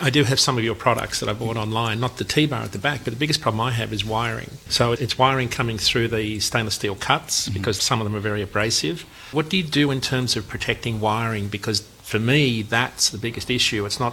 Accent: Boston, Massachusetts, United States; and I come from Boston, so they're a very different group of Peterbilt owners

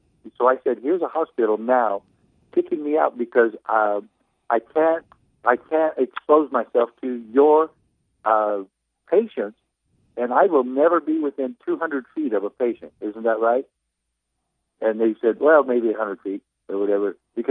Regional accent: Arizona, United States; I said, I'm not from here. I'm from Arizona. I have absolutely no place to go.

